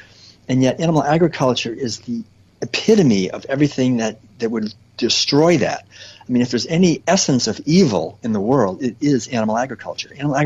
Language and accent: English; Boston, Massachusetts, United States; And growing up in Boston and being just who my some of my relatives were, quite wealthy